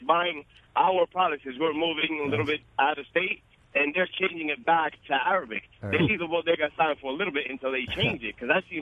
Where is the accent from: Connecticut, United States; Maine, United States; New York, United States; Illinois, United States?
New York, United States; from the Bronx.